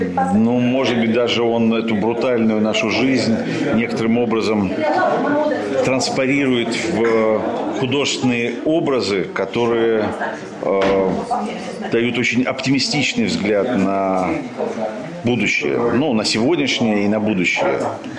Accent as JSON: {"language": "Russian", "country": "Ukraine", "tie": "born there", "said": "ну, я, собственно, сам родился в Украине"}